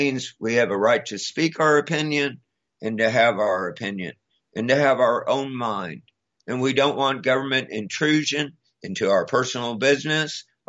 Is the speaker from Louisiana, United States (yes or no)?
no; Houston, Texas, United States; Growing up in Houston, we got to go see the last concert